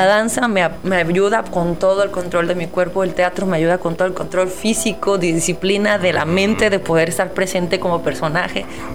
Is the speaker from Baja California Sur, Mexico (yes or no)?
no; Alvarado, Veracruz, Mexico; Cuando estaba en mi pueblito, en Alvarado, y yo soñaba en ser bailarina